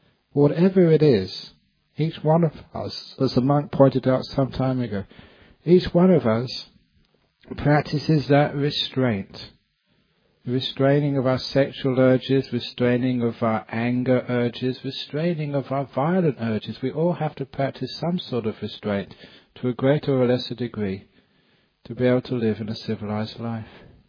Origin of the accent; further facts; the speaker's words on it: England, United Kingdom; I come from England.